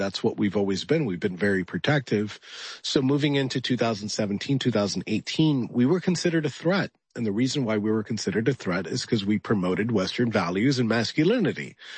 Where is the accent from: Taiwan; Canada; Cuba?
Cuba; now in United States; I came from Cuba. I'm an American first and I've always been America first.